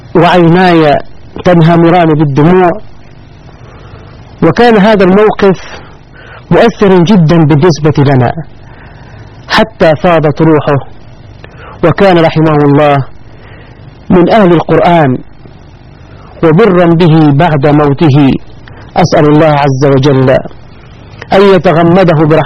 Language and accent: Arabic; Upper Egypt, Egypt; moved away as an adult; now in Saudi Arabia; حتى وصلت إلى بلدتي في صعيد مصر